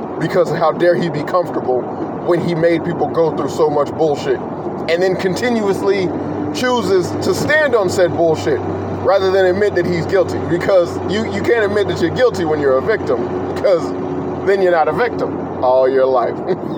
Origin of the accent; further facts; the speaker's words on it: Chicago, Illinois, United States; I'm from Cook County. I was born in Cook County Hospital, so I'm from Chicago.